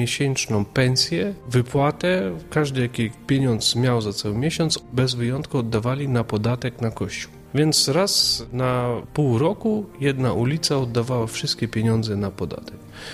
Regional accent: Chernivtsi Oblast, Ukraine; Ja pochodzę z Bukowiny Północnej, to jest część Ukrainy, z rodziny polskiej. Pradziadkowie przyjechali w wędrówkach ludów, przyjechali na Bukowinę, tam się osiedlili, z Gór Tarnowskich.

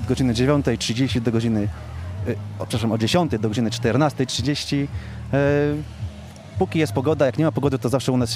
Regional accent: Gdańsk, Pomeranian Voivodeship, Poland; now in Tleń, Poland; Ja dokładnie jestem z Gdańska, a już w 1983 roku przyjechałem do Tlenia.

